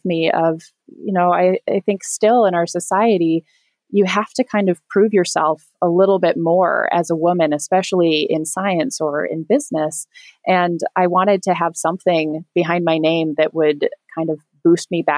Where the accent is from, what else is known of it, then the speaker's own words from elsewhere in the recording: Iowa, United States; My mom was in corporate banking growing up in the Midwest. I grew up in Iowa